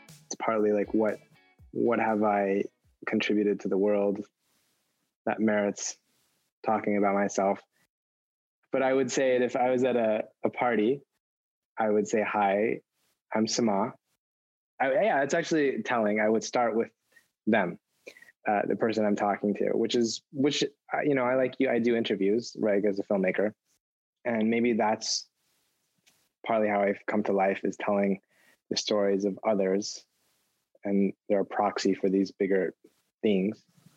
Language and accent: English; Santa Fe, New Mexico, United States; I grew up in Santa Fe, New Mexico, in a predominantly Hispanic neighborhood